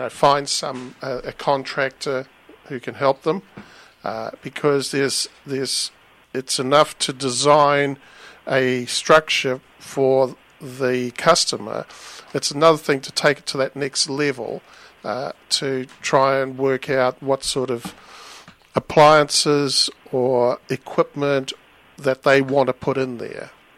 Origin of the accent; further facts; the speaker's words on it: New Zealand; New Zealand.